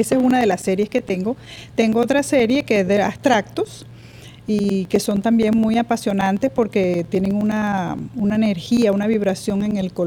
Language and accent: Spanish; Venezuela; Yo soy venezolana y me duele lo que está pasando con mi país